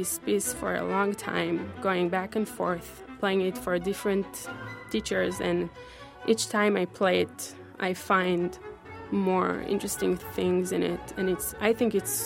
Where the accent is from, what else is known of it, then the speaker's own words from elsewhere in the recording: Rehovot, Central District, Israel; One day we came back from a concert of the chamber orchestra in my hometown, Rehovot.